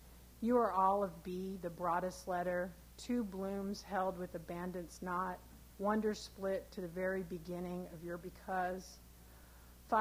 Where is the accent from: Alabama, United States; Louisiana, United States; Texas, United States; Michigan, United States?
Texas, United States; born there; also born or lived in Indiana; I was born in Texas, and when I moved to Indiana, I was really surprised by the 4 very distinct seasons.